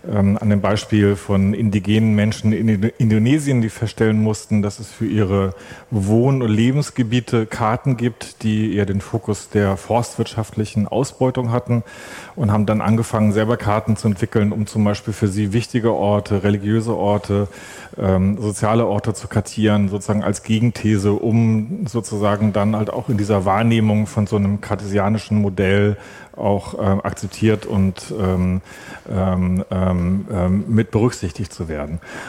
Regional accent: Hamburg, Germany; ich komme auch aus Hamburg.

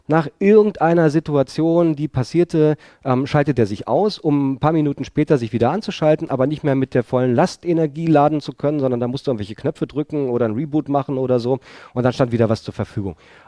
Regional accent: Berlin, Germany; ich komme aus Berlin, auf die Berliner Map gegangen

